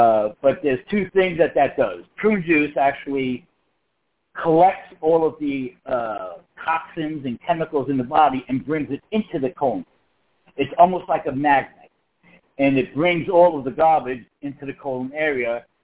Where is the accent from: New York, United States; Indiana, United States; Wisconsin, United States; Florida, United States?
New York, United States; now in Oklahoma, United States; I'd moved down to Oklahoma. I'm from New York originally.